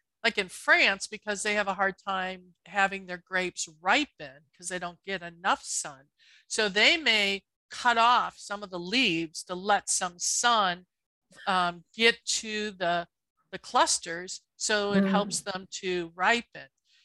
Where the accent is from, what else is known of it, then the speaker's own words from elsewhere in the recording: Illinois, United States; I'm from Illinois.